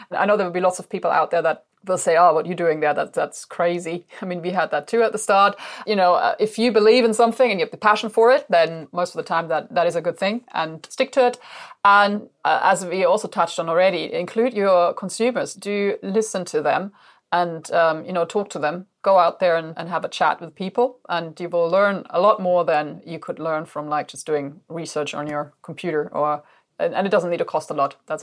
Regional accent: Germany; Julia and I, we're from Germany originally.

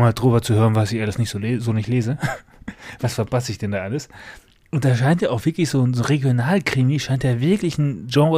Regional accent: Rheine, North Rhine-Westphalia, Germany; ich bin eigentlich aus dem Münsterland, Rheine. Und halt für Studium dann öfter mal drüben.

